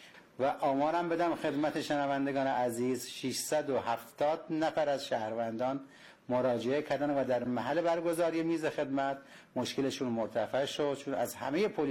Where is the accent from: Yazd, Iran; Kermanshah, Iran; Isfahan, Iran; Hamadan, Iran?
Kermanshah, Iran; من اهل کرمانشاه هستم با افتخار.